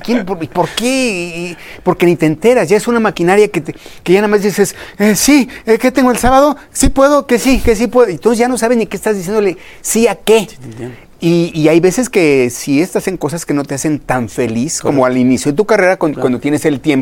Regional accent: Mexico; pues te puedo decir que crecí viendo en México

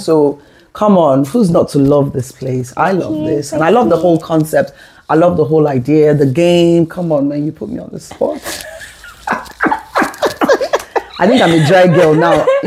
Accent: Lagos, Nigeria; I grew up in University of Lagos with my brothers.

